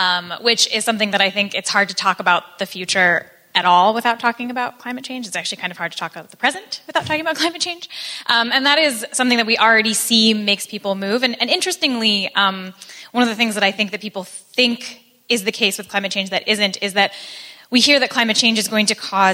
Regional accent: United States; I guess I'm an American.

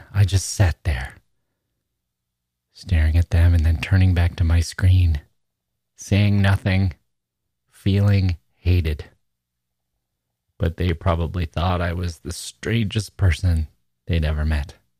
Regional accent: Wisconsin, United States; it was a Wisconsin senator and I was from Wisconsin and the people were all more or less my age working there, early 20s.

